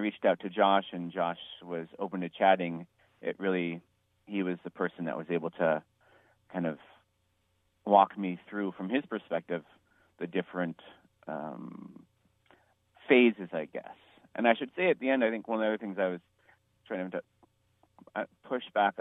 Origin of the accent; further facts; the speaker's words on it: Cupertino, California, United States; I'm from Cupertino in San Jose, which is where Nathan's from. I went to a school that was pretty diverse.